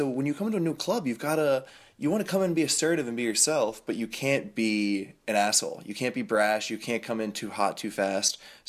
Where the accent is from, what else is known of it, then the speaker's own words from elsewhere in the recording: Mechanicsburg, Pennsylvania, United States; I'm from Harrisburg. Well, from Mechanicsburg, which is about 10 minutes from Harrisburg. So I grew